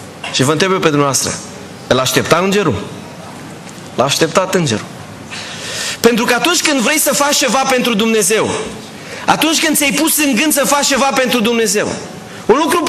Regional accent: Romania; eu vin din România

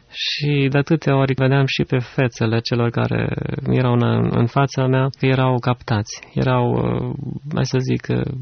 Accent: Cluj-Napoca, Cluj County, Romania; also born or lived in Craiova; am fost 10 ani craioveni, dar împreună și eu și soția suntem din Cluj.

